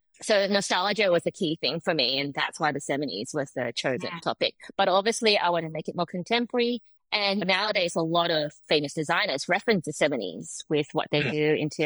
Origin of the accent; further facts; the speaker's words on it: Malaysia; Growing up in Malaysia, but even though I was like an 80s child there, I was born in the 70s.